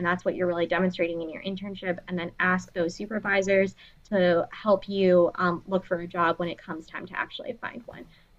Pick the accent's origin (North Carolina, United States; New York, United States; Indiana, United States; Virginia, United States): Indiana, United States; LaPorte; American Licorice is in actually my hometown of LaPorte, Indiana, and they manufacture the Sour Punch straws there